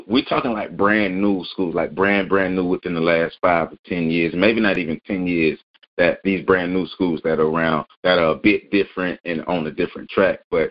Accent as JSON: {"language": "English", "town": "Tallahassee", "region": "Florida", "country": "United States", "said": "I don't know both of us, we're from Tallahassee here."}